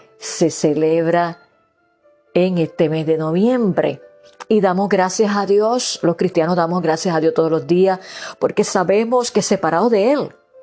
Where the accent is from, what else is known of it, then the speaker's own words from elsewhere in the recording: Puerto Rico; now in United States; Bueno, por lo menos yo que vengo de Puerto Rico, no perdemos tiempo